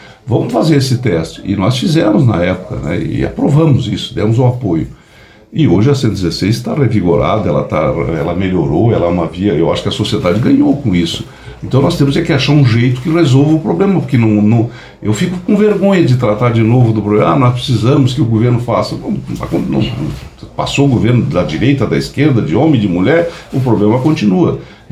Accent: Lages, Santa Catarina, Brazil; eu sou de Lages, eu moro em Lages.

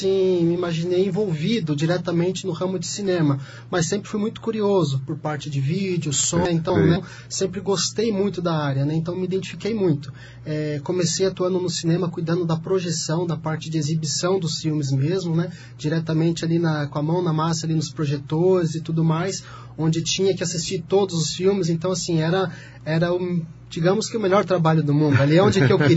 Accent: São Paulo, Brazil; now in União da Vitória, Brazil; né, nascido e criado em São Paulo, capital, fazem 7 anos que estou aqui em União da Vitória, resido em União da Vitória, né, trabalho ali em Porto União.

